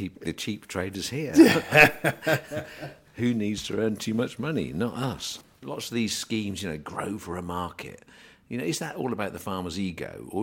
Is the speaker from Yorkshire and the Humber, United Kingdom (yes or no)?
yes; Yorkshire and the Humber, United Kingdom; accent: Yorkshire; some of the northern lads don't like my Yorkshire accent.